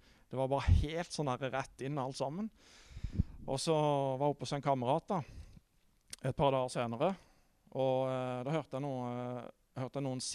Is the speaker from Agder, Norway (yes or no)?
yes; Vennesla, Agder, Norway; Jeg kommer fra Vennesla forresten